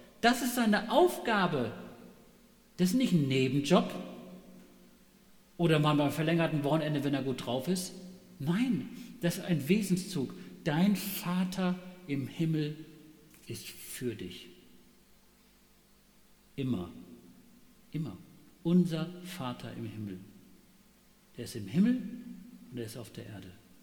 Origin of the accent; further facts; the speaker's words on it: Tanzania; ich bin in Afrika aufgewachsen, versteht ihr